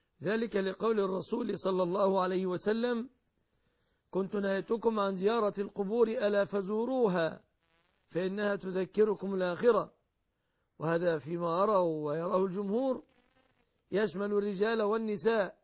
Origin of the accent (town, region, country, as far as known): Egypt